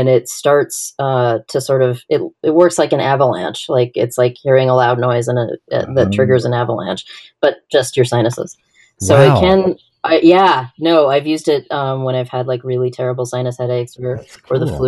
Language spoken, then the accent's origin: English; Washington, United States; I grew up outside of Seattle, and everyone there knows Eddie Bauer